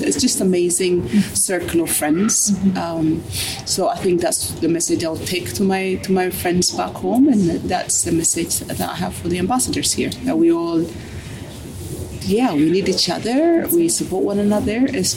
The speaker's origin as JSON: {"language": "English", "country": "Ethiopia", "second_language": "English", "said": "I am from Ethiopia"}